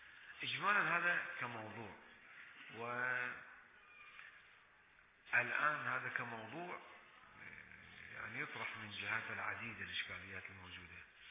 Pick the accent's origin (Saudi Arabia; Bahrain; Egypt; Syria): Bahrain; كل آثار السرطان ما موجودة في العام الماضي عندنا في البحرين